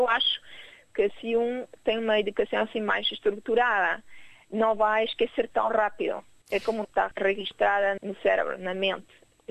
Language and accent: Portuguese; France; Portuguese is a second language; Eu acho que é francês, porque como cresci em França, é o francês. Pois diria, se calhar, o espanhol, porque falo espanhol todos os dias com o meu marido. E, bom, inglês, espanhol, sim, igual. E o português, se calhar, é o que, infelizmente, falo menos